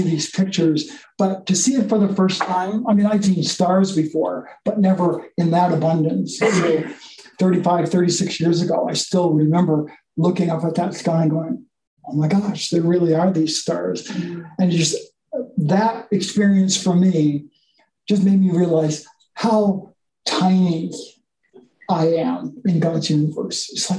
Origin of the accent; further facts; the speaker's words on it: Eastern Canada, Canada; here I am from Eastern Canada, from the middle of nowhere, where you'd think there'd be no lights ever anywhere.